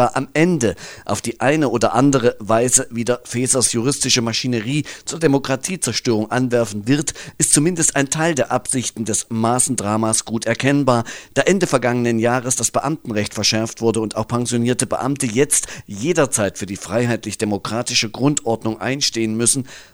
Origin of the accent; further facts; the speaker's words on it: Thuringia, Germany; ich bin Thüringer, darf das, nutze ich den Begriff nicht